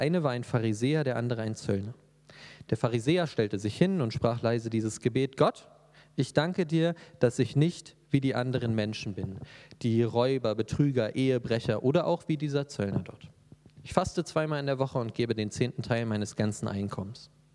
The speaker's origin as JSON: {"language": "German", "region": "Berlin", "country": "Germany", "lives_now": "Dresden, Germany", "said": "Ursprünglich komme ich aus Berlin, lebe aber jetzt schon seit 10 Jahren in Dresden."}